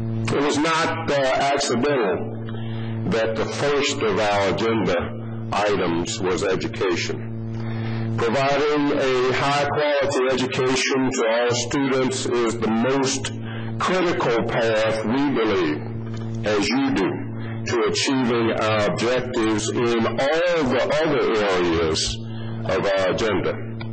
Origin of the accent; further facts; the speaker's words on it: the South, United States; I'm from the South. Where I come from, bigotry means race.